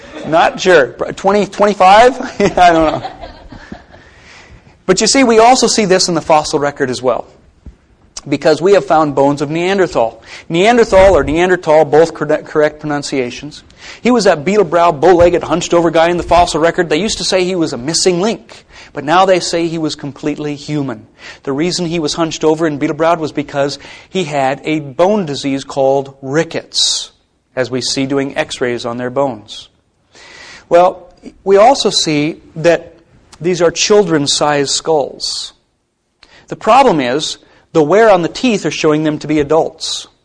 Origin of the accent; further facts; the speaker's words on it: Plentywood, Montana, United States; My hometown of Plentywood, Montana. When I was growing up there, there was a border patrolman who moved into town